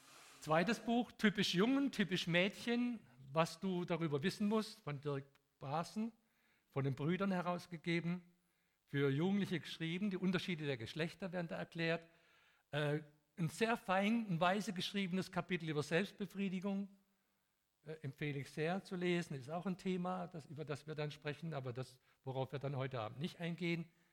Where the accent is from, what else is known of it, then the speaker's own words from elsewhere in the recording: Hungary; Und wir machen das oft so, dass ich komme aus Ungarn